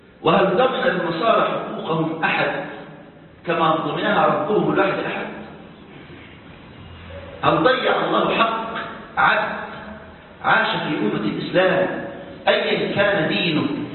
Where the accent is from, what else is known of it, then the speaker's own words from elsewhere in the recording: Egypt; بلدنا مصر